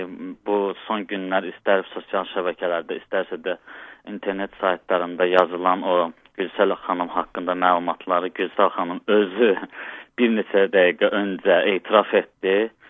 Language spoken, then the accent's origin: Azerbaijani; Baku, Azerbaijan; born there; mən Azərbaycan vətəndaşıyam, Azərbaycanlıyam, mən Azərbaycanda doğulmuşam, Bakı şəhərində doğulmuşam, sonradan Bakıya gələnlərdən deyiləm.